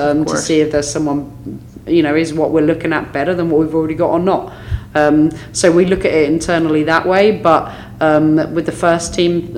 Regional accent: Reading, South East England, United Kingdom; I got the opportunity to go to Reading, which, as you said, was my hometown club.

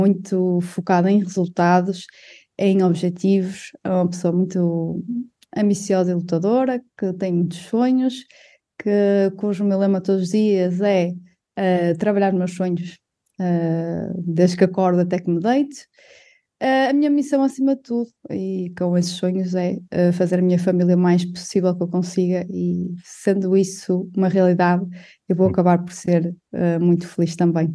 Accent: Guimarães, Braga, Portugal; born there; eu nasci no sítio que eu hoje estou a viver, mas nem sempre vivi aqui. Aliás, eu nasci em Guimarães

